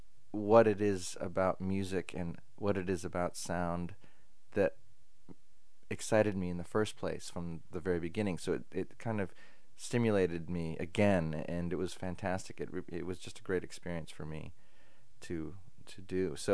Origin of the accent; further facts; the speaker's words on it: San Francisco, California, United States; I'm from San Francisco, and I create sound and musical textures for film and commercials.